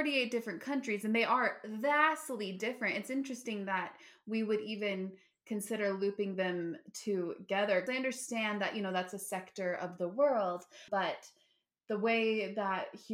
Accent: Park City, Utah, United States; I grew up in Utah, in Park City, Utah.

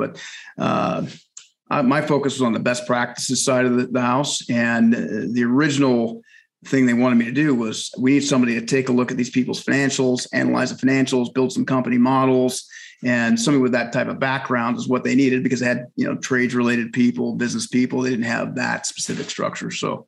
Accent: Bloomington, Indiana, United States; born there; Yeah, I was born in IU, the hospital there in Bloomington.

